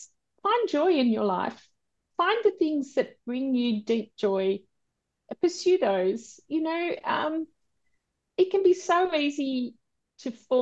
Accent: Sydney, New South Wales, Australia; moved away as an adult; now in Melbourne, Australia; I grew up in Sydney. It's very different, you know. It's a very different culture, you know.

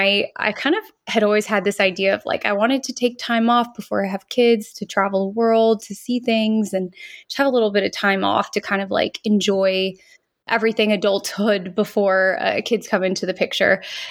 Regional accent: Texas, United States; I'm from Texas. I had moved to New York for the job.

